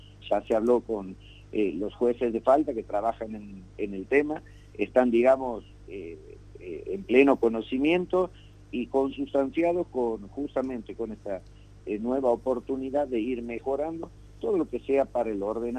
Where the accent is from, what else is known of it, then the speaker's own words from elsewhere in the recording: Argentina; somos argentinos y nos rige la misma ley.